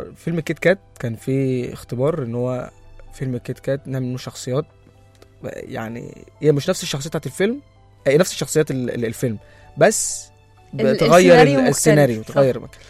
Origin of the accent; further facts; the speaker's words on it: Sudan; now in Egypt; يعني انا جيت من السودان رحت السودان بس ما عملتش حاجه